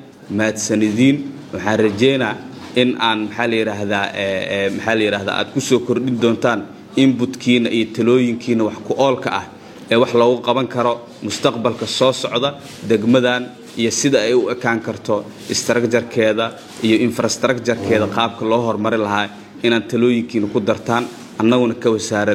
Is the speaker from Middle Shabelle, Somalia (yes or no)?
yes; Jowhar, Middle Shabelle, Somalia; born there; magaaladaana aan ku dhashay ee xaaladeeda aan ogahay